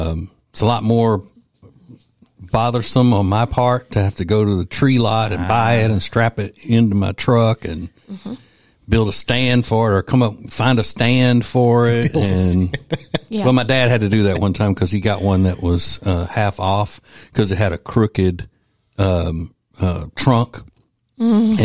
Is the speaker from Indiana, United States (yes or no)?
no; Louisiana, United States; because it was just from my home state of Louisiana?